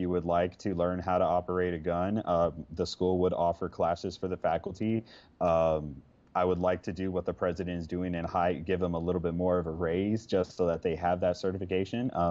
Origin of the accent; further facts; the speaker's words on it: Texas, United States; people that would drive pickup trucks in high school, especially here in Texas. I know, and definitely in my hometown, you had people.